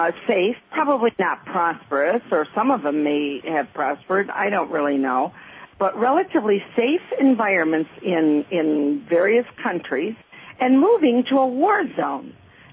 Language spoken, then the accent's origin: English; United States; as a Palestinian growing up in America